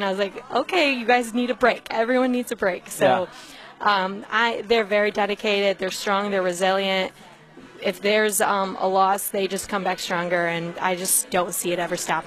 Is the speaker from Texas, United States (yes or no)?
no; Addison, Michigan, United States; Yeah, so I'm from the area. I'm from Addison, so I'm about 25 minutes away.